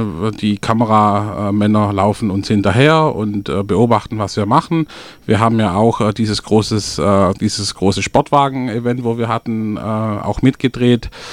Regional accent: Melchingen, Baden-Württemberg, Germany; Aus dem Grund, weil wir verbunden sind mit der Schwäbischen Alb. Also wir sind, wir sind einfach auf dem Land aufgewachsen.

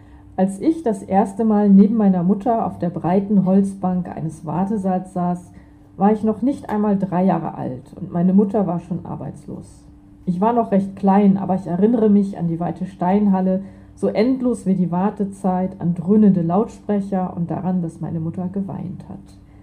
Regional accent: Berlin, Germany; im Künstlerhaus Bethanien am Marianenplatz in Berlin-Kreuzberg untergebracht, also da, wo ich herkomme.

